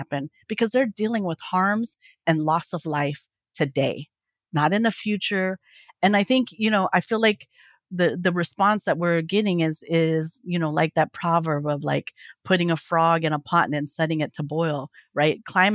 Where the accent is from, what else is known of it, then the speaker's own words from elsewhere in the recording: Oklahoma, United States; I live in Oklahoma. I'm from Oklahoma. I am in the belly of the beast in oil and gas country, right?